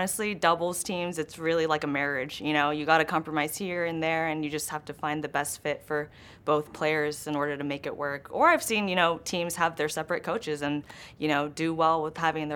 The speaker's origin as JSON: {"language": "English", "town": "Los Angeles", "region": "California", "country": "United States", "tie": "born or raised there", "said": "Well, I grew up in Los Angeles. I grew up in Griffith Park."}